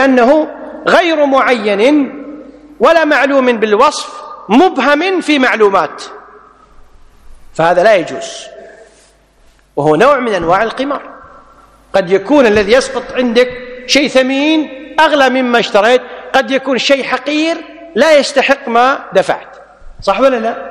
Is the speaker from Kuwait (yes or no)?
yes; Kuwait; سيارات تجمع على سيارات عندنا بالكويت تجمع